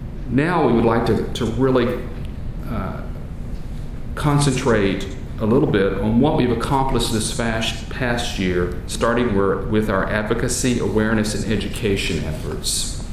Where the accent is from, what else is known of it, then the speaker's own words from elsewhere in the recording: the South, United States; accent: Southern; you can tell I'm from the South when I have a hard time saying strategies